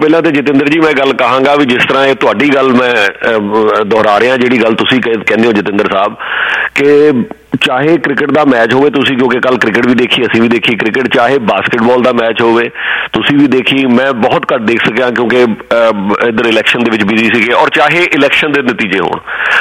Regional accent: Punjab, India; ਮੈਂ ਤੇ ਪੰਜਾਬ ਅਸੀਂ ਉੱਥੇ ਜੰਮੇ ਪਲੇ ਹਾਂ ਤੁਸੀਂ ਵੀ ਸਾਰੇ ਪੰਜਾਬ ਹੀ ਆਪਾਂ ਜ਼ਿਆਦਾਤਰ ਜੰਮੇ ਪਲੇ ਹਾਂ ਸਾਰੇ ਪੰਜਾਬ ਦੇ ਵਿੱਚ

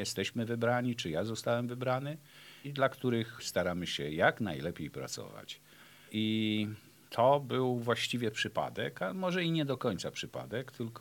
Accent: Gniezno, Greater Poland Voivodeship, Poland; moved away as an adult; A tak to cały czas byłem związany z Gnieznem do 25 roku życia, do jak skończyłem studia w Poznaniu. Po studiach właśnie przyjechałem tutaj do Jeleniej Góry

